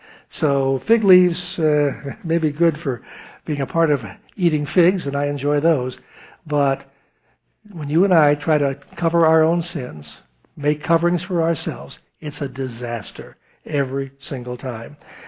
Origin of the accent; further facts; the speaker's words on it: New York, United States; Once we had an evangelist from California point out something that I, as a New Yorker, didn't know.